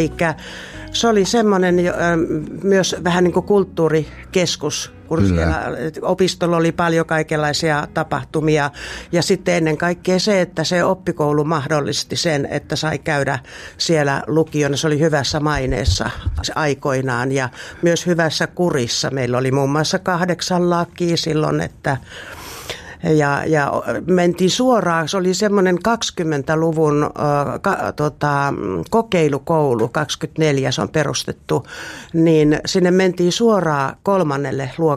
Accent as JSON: {"language": "Finnish", "town": "Ylivieska", "region": "North Ostrobothnia", "country": "Finland", "tie": "born or raised there", "said": "mä olen kotoisin Ylivieskasta maalaistalosta ja maalaissuvusta ja tarkemmin tämmöisestä kylästä kuin Raudaskylä"}